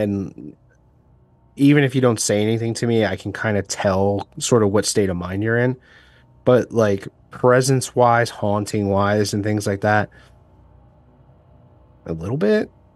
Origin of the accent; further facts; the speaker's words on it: Bethlehem, Pennsylvania, United States; Yeah, Bethlehem, Pennsylvania.